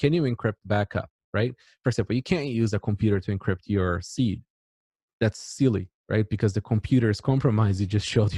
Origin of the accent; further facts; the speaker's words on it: Brazil; I grew up in Brazil. There's physical considerations there for security.